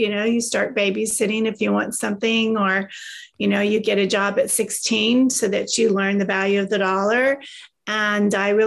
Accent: Texas, United States; also born or lived in Tulsa, Oklahoma; So I was born in Tulsa, Oklahoma, but as the saying goes, we got to Texas as fast as we could.

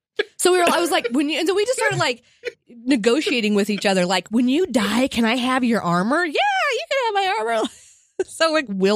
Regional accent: Fort Collins, Colorado, United States; It was in my hometown, Fort Collins, Colorado, where they make the New Belgium.

